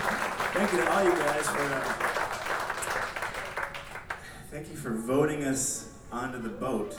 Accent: Denver, Colorado, United States; We're from Denver, Colorado.

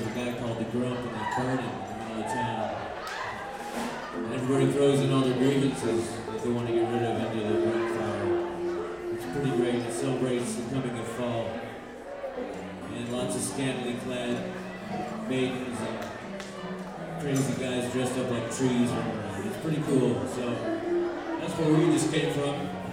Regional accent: Crested Butte, Colorado, United States; now in Denver, United States; We just played up in my hometown last night in Crested Butte.

